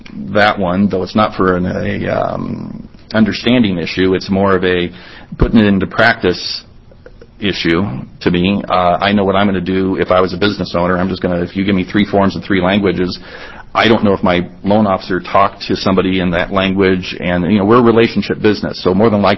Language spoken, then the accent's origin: English; California, United States; I'm from California back in the... I did loans in California up until 93.